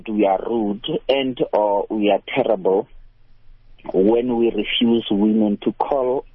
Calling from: North West, South Africa; Look, I'm calling from the Northwest Province.

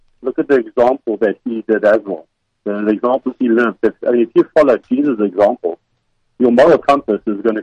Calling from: Durban, KwaZulu-Natal, South Africa; I'm calling from Durban.

